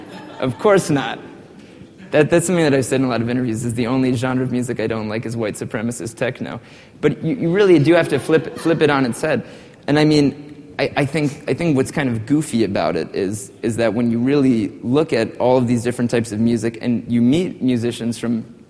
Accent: New Jersey, United States; then you could also ask like what does that have to do with me growing up in New Jersey?

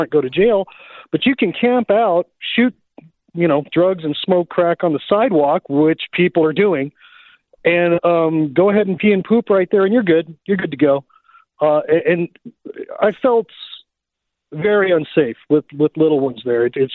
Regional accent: Texas, United States; Yeah, I'm from Texas, but I went to Portland to visit my mom this summer

